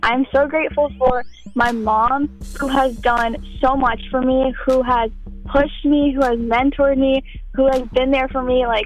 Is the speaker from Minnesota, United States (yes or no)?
yes; Minnesota, United States; also born or lived in California; Yes, I'm from Minnesota. I've always traveled back and forth, Minnesota and California.